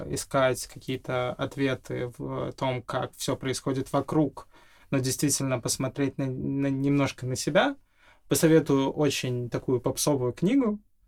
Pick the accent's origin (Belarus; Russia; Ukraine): Belarus; Терпение, мы же белорусы.